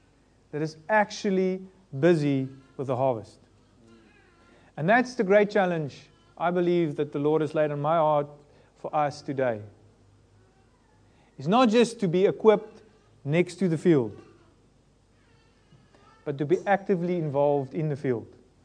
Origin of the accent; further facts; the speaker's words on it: South Africa; moved away as an adult; now in United Kingdom; As a church, so far we are not a homegrown British church. We come from South Africa. I and my wife, we came over here.